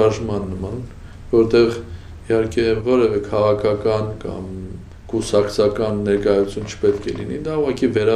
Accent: Yerevan, Armenia; բայց իրականում Երևանցի եմ և ինչպես ծնվել եմ Երևան քաղաքի Դեմիրճյան փողոցում, այդպես էլ շարունակում եմ ապրել։

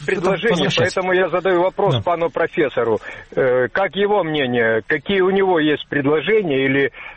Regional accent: Mariupol, Donetsk Oblast, Ukraine; Я из Мариуполя.

